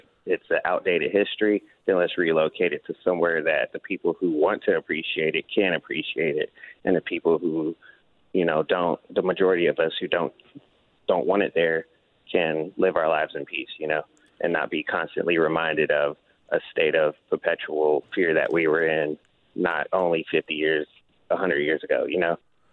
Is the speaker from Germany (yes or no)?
yes; Germany; I grew up in Germany as a kid, and we were over there as the Berlin Wall was coming down.